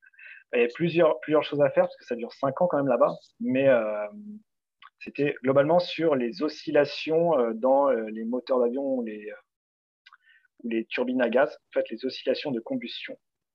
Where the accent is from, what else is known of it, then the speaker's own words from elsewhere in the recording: Île-de-France, France; moved away as an adult; Je viens de la région parisienne, donc en 94, pour ceux qui connaissent. Et j'y ai vécu jusqu'à mes 22 ans, 23 ans, quelque chose comme ça.